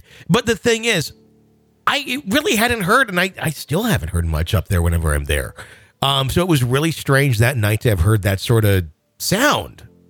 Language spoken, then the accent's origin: English; Mesa, Arizona, United States; I grew up in Mesa, Arizona.